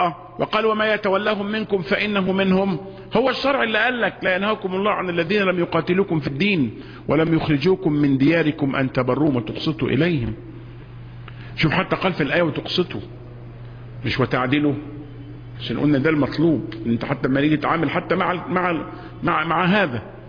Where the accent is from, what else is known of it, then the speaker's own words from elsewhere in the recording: Egypt; احنا كلنا مصريين